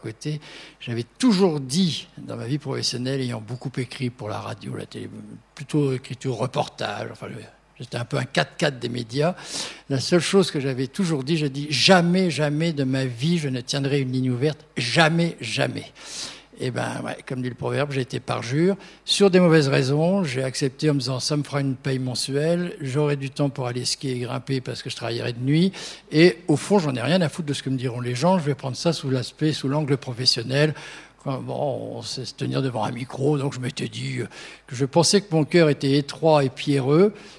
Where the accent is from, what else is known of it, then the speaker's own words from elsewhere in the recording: Auvergne-Rhône-Alpes, France; et je suis revenu chez moi en Haute-Savoie